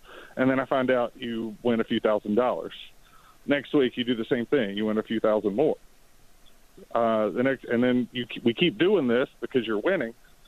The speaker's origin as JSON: {"language": "English", "town": "Birmingham", "region": "Alabama", "country": "United States", "tie": "born or raised there", "said": "Hey, I grew up in Birmingham. I've been listening to your show since you've been down here."}